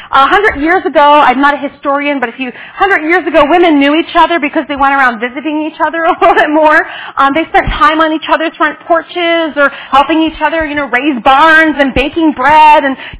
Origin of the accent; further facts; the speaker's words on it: East Coast, United States; I'm from the East Coast. Kind of think, you know, like New York City doesn't often have a good reputation.